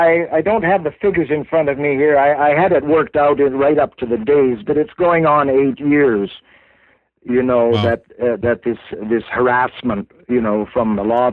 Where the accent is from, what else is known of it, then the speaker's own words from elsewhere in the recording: Canada; which you know, as a Canadian citizen, I have a right and I have a duty.